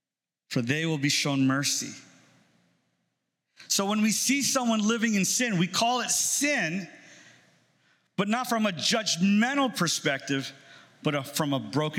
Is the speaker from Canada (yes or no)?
no; New York, United States; when I was growing up in New York, the kid that rode the short bus.